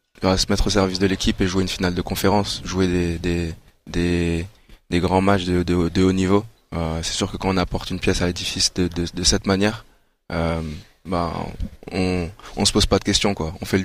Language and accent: French; Rwanda; Ouais, moi, je suis rwandais.